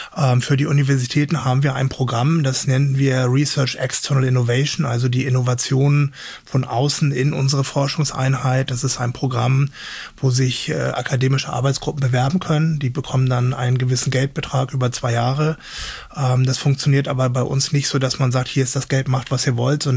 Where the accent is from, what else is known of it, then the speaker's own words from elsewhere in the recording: Hamburg, Germany; now in Marburg, Germany; Man hört es vielleicht schon ein bisschen so vom Hintergrund Hamburger, Norddeutscher.